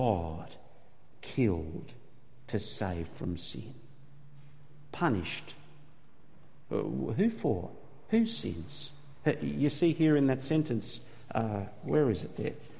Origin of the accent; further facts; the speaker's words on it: Australia; well, I say we as an Australian taxpayer, we spent millions rescuing this man